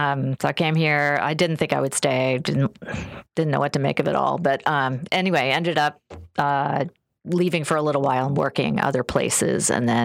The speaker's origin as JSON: {"language": "English", "town": "New Orleans", "region": "Louisiana", "country": "United States", "lives_now": "Indianapolis, United States", "said": "No, I'm from New Orleans. You know, that's been very influential to me. I really miss it."}